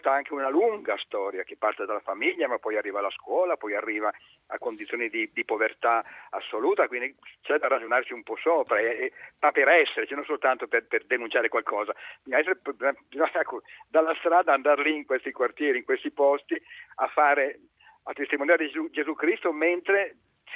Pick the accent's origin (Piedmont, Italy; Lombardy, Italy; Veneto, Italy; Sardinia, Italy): Lombardy, Italy; Milan; per me che sono milanese